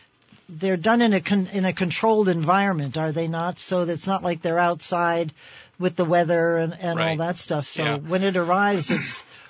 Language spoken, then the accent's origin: English; Florham Park, New Jersey, United States; I was brought up in Florham Park, New Jersey. Don't ask me where that is.